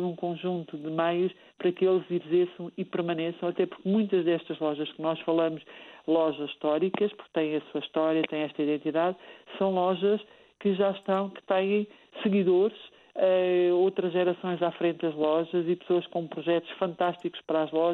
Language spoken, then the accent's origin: Portuguese; Portugal; nós próprios como portugueses não valorizávamos